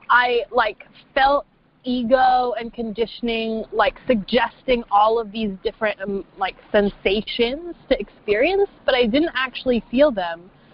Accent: Switzerland; now in Netherlands; I was formerly from Switzerland, and I'm now from Holland.

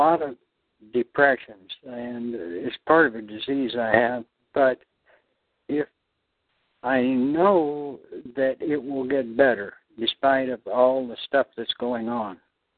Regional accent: New Jersey, United States; born there; accent: Northern; moved away; I had a Northern accent at the time. I was born in New Jersey. Well, I had to learn how to talk Southern style real quick just for survival.

